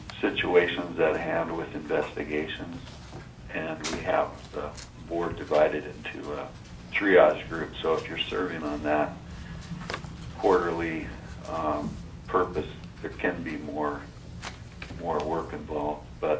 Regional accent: Ketchikan, Alaska, United States; I'm a dentist from Ketchikan. I've been practicing since 1985 back home in Alaska

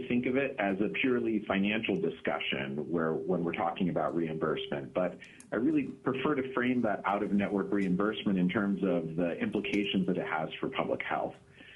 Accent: Anchorage, Alaska, United States; I'm from Anchorage, Alaska.

